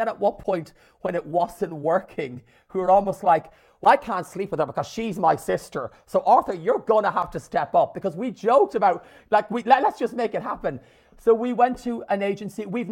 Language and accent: English; Ireland; I'm Irish, I live here.